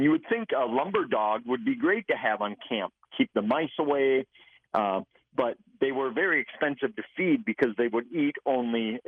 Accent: Wisconsin, United States; I'm from Wisconsin, but I have to admit Minnesota has the best lumberjack roadside attractions throughout their state.

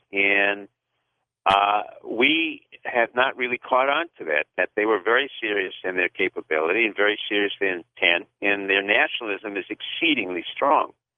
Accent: New York, United States; Well, quite frankly, you're from New York, I'm from New York

